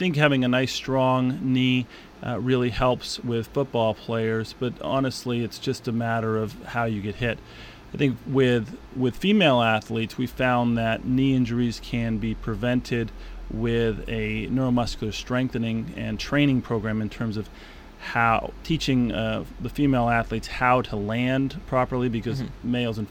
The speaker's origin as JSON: {"language": "English", "region": "California", "country": "United States", "tie": "born or raised there", "said": "I grew up in California."}